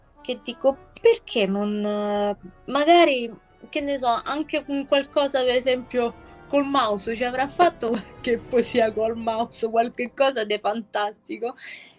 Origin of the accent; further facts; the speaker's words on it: Rome, Lazio, Italy; vengo da Roma, ho 28 anni e sono nata a Roma